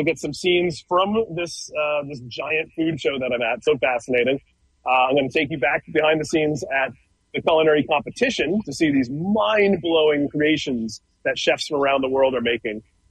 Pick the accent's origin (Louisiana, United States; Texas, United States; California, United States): Louisiana, United States; Cajun Bites? I'm from Louisiana. Do you know about Cajun culture? Do you know what this is?